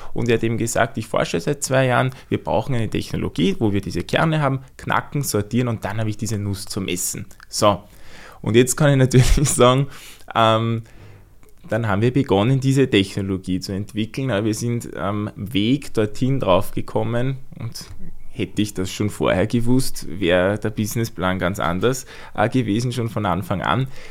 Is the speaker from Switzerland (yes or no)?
no; Lower Austria, Austria; wie man vielleicht hört auch von meinem Akzent, ich bin aus Österreich und zwar aus Niederösterreich.